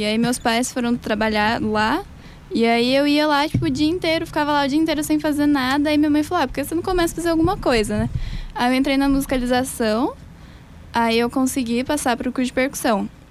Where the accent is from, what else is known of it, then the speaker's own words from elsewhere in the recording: Sorocaba, São Paulo, Brazil; Eu sou de Sorocaba, né? Eu não sou de São Paulo.